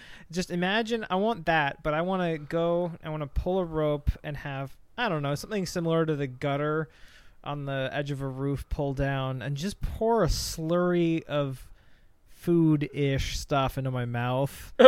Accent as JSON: {"language": "English", "country": "Canada", "tie": "born there", "said": "And I was born in Canada, and I have more rights than most."}